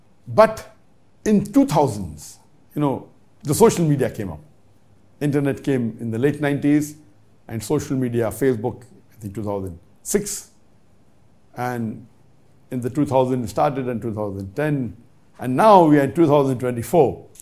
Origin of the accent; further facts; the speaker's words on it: Toronto, Ontario, Canada; from Toronto, Canada. I am a postgraduate student of life science.